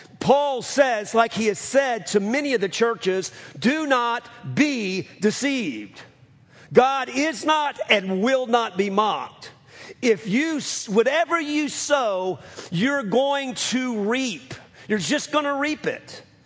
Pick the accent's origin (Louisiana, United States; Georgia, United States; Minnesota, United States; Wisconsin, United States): Louisiana, United States; New Orleans; If you're new to us, I'm from New Orleans, and I love okra.